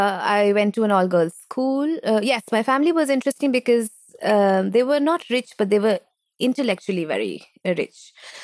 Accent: Jaipur, Rajasthan, India; moved away; also born or lived in United Kingdom / United States; But anyway, I was born in Britain, and then my father decided to move to America. And then we came back to, then his mother threw a tantrum saying, come back home, like good Indian sons.

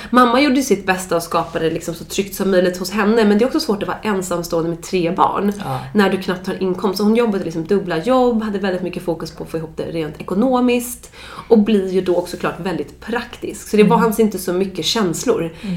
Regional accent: Dalarö, Stockholm County, Sweden; jag är uppvuxen ute på Dalarö, där vi faktiskt nu bygger hus

